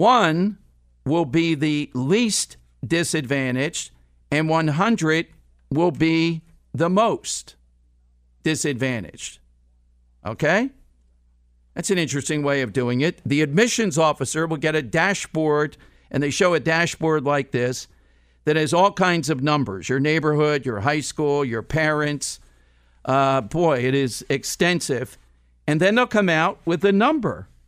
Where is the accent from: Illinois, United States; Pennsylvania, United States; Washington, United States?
Pennsylvania, United States; Philadelphia; I grew up in South Philly. I think that was the greatest education in the world.